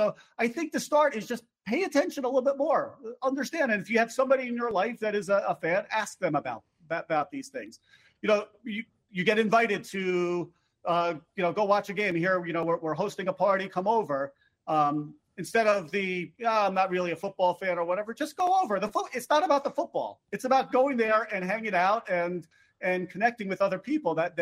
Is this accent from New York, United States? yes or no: yes; New York, United States; Where I talked about my kids, where I'm from. I'm from New York. I'm a Yankees fan.